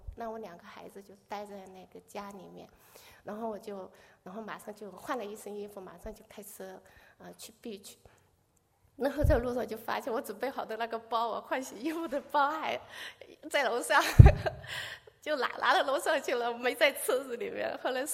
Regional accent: China; 我是中国人

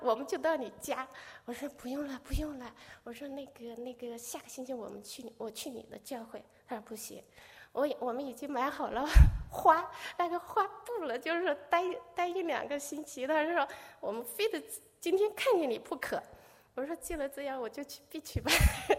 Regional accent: China; 我是中国人

